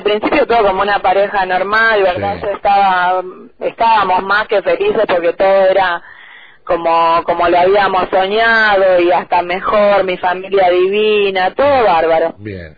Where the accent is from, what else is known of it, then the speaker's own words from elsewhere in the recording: Santa Fe, Argentina; born there; now in Tierra del Fuego, Argentina; nací en Santa Fe y vivo en Tierra del Fuego ahora hace 6 años, pero vine por primera vez hace 21 años a Tierra del Fuego, y bueno, y estoy acá entre idas y vueltas hace 21 años.